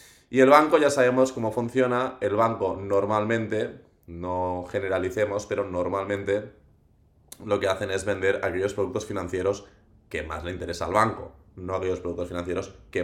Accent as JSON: {"language": "Spanish", "region": "Catalonia", "country": "Spain", "said": "En fin, yo soy del Maresme"}